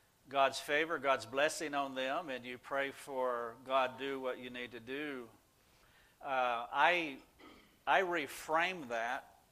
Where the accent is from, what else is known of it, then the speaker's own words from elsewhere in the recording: North Carolina, United States; And so on the way home, 135 miles to my hometown in North Carolina